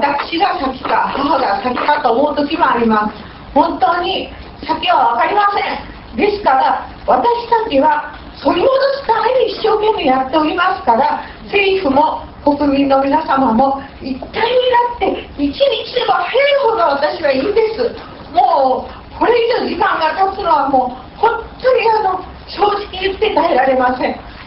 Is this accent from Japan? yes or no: yes; Kumamoto, Japan; 熊本から来ました